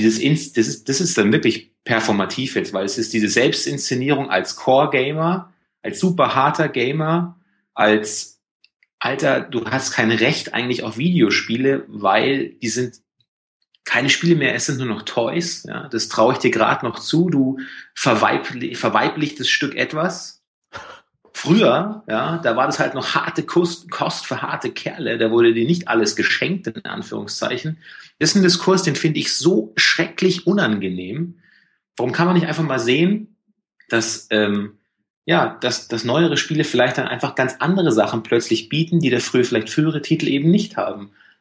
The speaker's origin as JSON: {"language": "German", "region": "Bavaria", "country": "Germany", "said": "Entschuldigung, ich bin aus Bayern."}